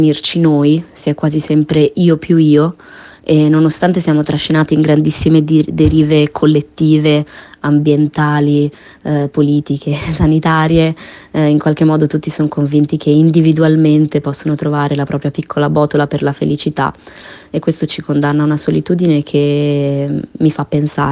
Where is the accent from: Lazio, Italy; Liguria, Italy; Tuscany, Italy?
Liguria, Italy; Genoa; born there; Io sono nata a Genova, quindi sono genovese